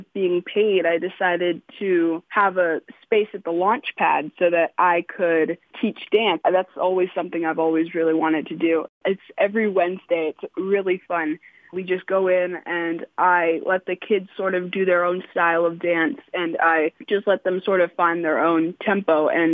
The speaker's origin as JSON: {"language": "English", "town": "Carbondale", "region": "Colorado", "country": "United States", "tie": "born or raised there", "said": "I am 12 years old and I was raised here in Carbondale, Colorado, and I'm a hip hop dancer."}